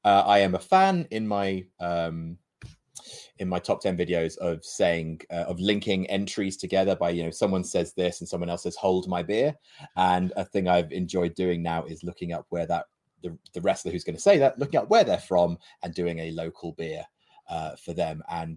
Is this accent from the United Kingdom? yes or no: yes; United Kingdom; Oh, yes. We're British.